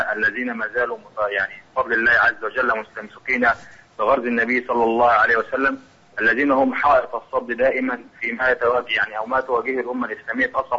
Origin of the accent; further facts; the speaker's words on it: Egypt; وأنا من مصر